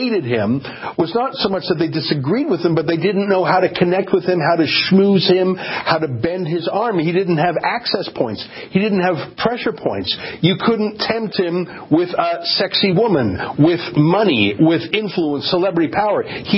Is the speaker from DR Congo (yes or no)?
no; Canada; I think it's sad, and I'm a Canadian, and I'm worried about the effect on our country